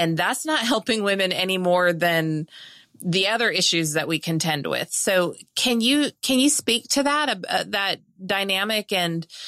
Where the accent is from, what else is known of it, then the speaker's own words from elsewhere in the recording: California, United States; I'm from California originally, so forgive my slang